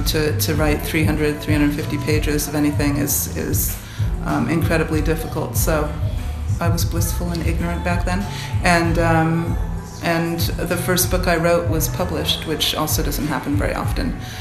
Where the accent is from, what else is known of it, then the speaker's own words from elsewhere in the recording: Ottawa, Ontario, Canada; now in Lunenburg, Canada; I am Canadian as well. I spent 10 years in Ottawa.